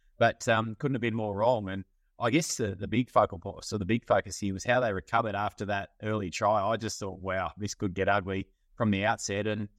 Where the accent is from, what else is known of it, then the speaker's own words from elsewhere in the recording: Australia; as an Australian